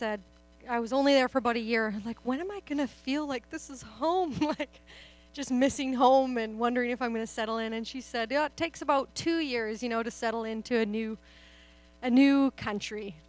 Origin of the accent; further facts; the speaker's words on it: Nanaimo, British Columbia, Canada; I grew up in Nanaimo, in Oceanside.